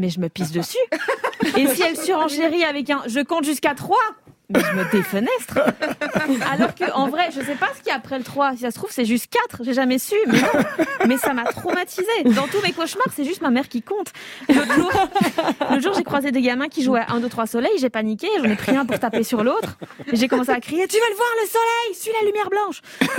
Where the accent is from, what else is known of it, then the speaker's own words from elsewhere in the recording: Belgium; en tant que Belge, je ne vais pas parler du score